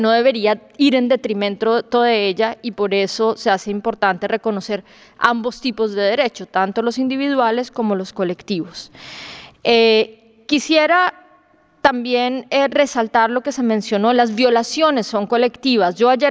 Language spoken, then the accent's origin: Spanish; Colombia; Yo soy colombiana de origen